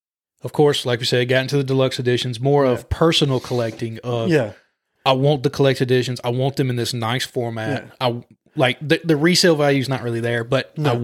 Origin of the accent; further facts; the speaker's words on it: Alabama, United States; Cause I grew up in South Alabama.